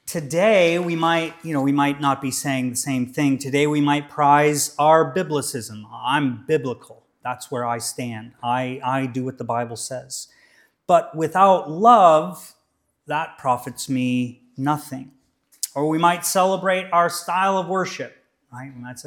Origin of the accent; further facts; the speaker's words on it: United States; This American, I'm British now too